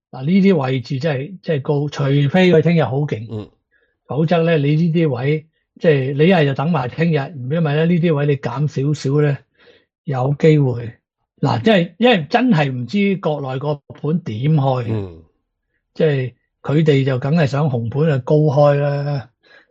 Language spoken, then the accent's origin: Cantonese; China; 我哋中国人咧，正月好少买鞋嘅。